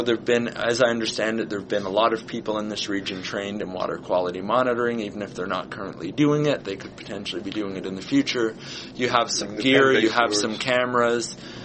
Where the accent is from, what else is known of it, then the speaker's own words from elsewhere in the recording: Ontario, Canada; I'm from Northern Ontario, and the first time I was on salt water was when I was summer student